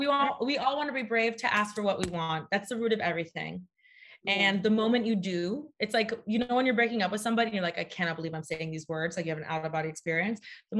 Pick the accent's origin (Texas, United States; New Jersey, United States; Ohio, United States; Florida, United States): Florida, United States; They're all Disney themed, of course, because we grew up in Florida.